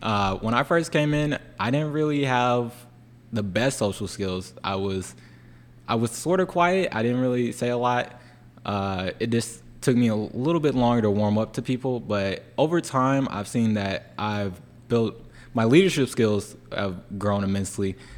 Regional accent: Cordova, Tennessee, United States; now in Tipton County, United States; because I'm originally from Cordova, which is a little bit outside of Memphis.

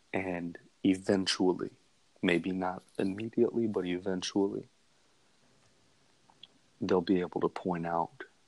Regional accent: Albany, Georgia, United States; some work in Albany. And it was one of the only times that he really ever admitted defeat was in my hometown.

